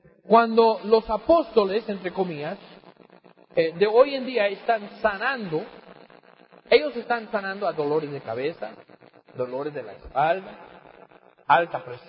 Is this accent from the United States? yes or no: yes; United States; allá en mi país, en los Estados Unidos